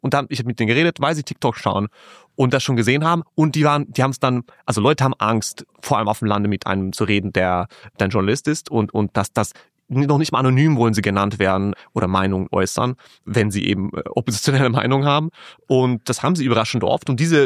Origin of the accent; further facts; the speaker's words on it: Hungary; German is a second language; moved away; Das war so mein Anker in meine alte Heimat, weil als ich in Deutschland und in Österreich gelebt habe, habe ich jeden Tag mehrmals Index gelesen. Es war so eine Online-Zeitung, die wirklich alle gelesen haben in Ungarn.